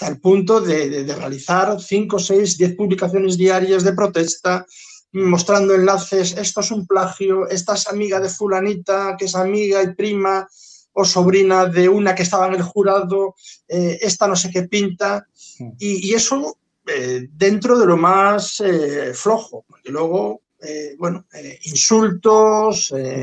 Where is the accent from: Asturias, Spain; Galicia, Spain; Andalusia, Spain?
Galicia, Spain; iba a votar por lo que era de mi tierra